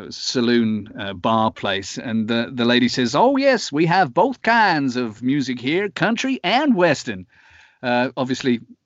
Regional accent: Southampton, South East England, United Kingdom; now in Germany; But I've lived in Germany, as I said, for 25 years. You can never stop being British. If you're born in Southampton, you don't suddenly switch and turn everything off.

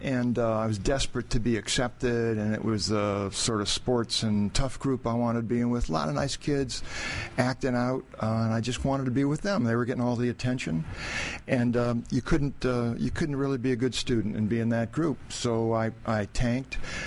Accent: Cleveland, Ohio, United States; Cleveland, Ohio.

